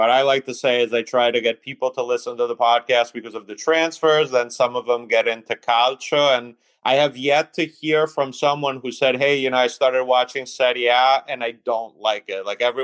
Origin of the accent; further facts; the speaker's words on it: Italy; now in Boston, United States; I'm based here in Boston. I grew up in Italy.